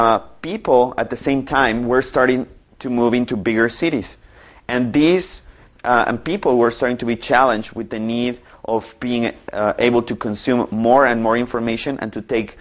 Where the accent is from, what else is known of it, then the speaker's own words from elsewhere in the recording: Mexico City, Mexico; like I come from Mexico City, taxis there change their design every year for some reason.